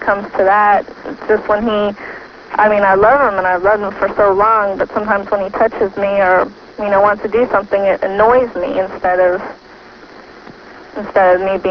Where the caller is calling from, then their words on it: Florida, United States; I'm calling from Florida.